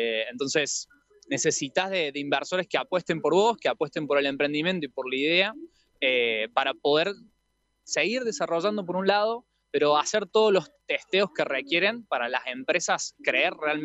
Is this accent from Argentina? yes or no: yes; Córdoba, Argentina; me escucharán un poquito la tonada, yo soy de Córdoba, así que mi corazón sigue por acá cerca.